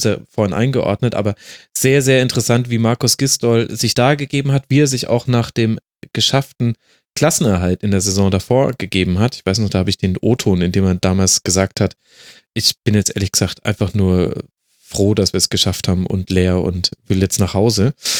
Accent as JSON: {"language": "German", "town": "Munich", "region": "Bavaria", "country": "Germany", "said": "als Münchner"}